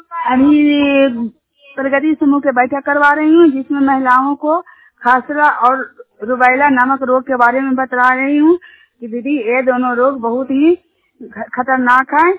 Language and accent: Hindi; India; जिन्हार गांव के रहने वाली हूँ।